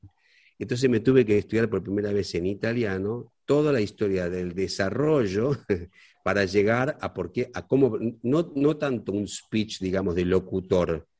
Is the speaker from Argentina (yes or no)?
yes; Argentina; nosotros le damos mucha importancia en la fundación como argentinos